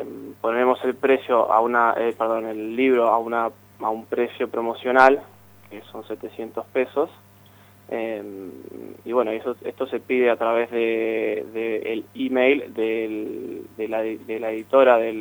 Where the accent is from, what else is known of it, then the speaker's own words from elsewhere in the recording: Villa La Angostura, Neuquén, Argentina; Nosotros somos de Villa La Angostura, son 1000 y pico de kilómetros